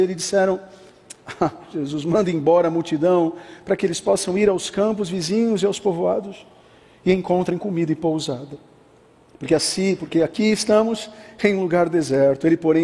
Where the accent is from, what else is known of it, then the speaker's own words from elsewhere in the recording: Brazil; mas gente, a gente é brasileiro, a gente já aprendeu que o negócio é atrapalhado mesmo